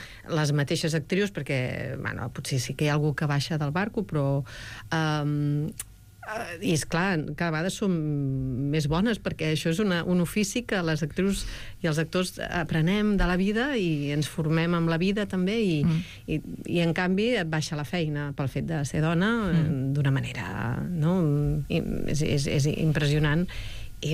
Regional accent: Arenys, Catalonia, Spain; also born or lived in Arbúcies; he nascut a Arbúcies, jo sóc arbucienca, però m'he criat a Arenys, que estimo i adoro, i és com ser una mica dels dos llocs, però sóc arbucienca, sí.

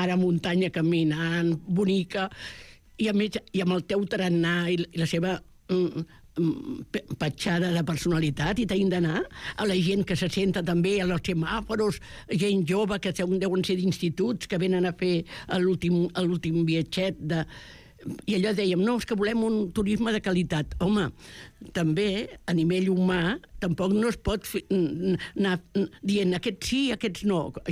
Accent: Barcelona, Catalonia, Spain; Jo soc de les Corts, no sóc com vosaltres d'altres llocs.

